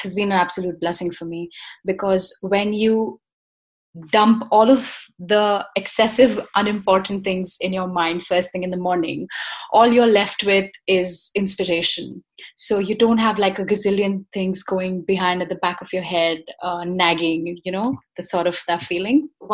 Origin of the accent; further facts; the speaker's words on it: India; I come from India.